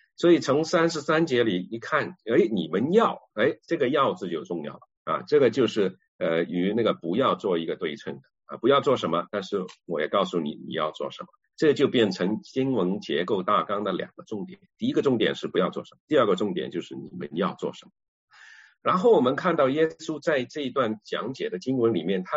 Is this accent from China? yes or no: yes; China; 我们都是中国人